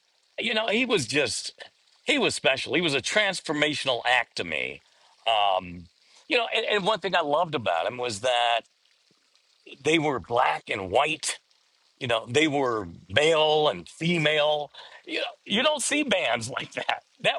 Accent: Detroit, Michigan, United States; now in Washington, United States; I remember before I even moved to D.C. when I did radio, I grew up in Detroit.

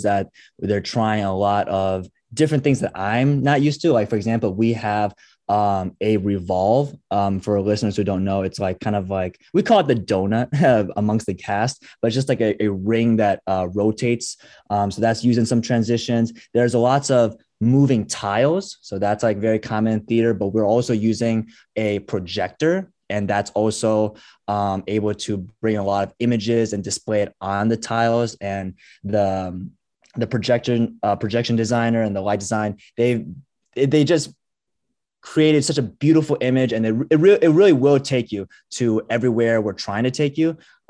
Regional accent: Rochester, Minnesota, United States; Yeah, I grew up in Minnesota, nice. Rochester, Minnesota, with the Mayo Clinic.

